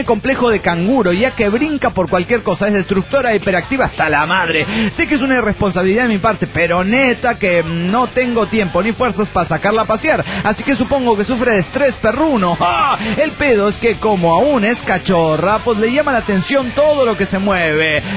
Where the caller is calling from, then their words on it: Managua, Nicaragua; de Managua, Nicaragua.